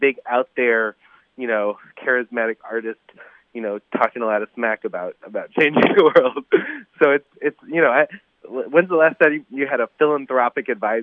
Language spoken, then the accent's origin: English; Chicago, Illinois, United States; Because, you know, I grew up in Chicago, like, with friends on both sides of the tracks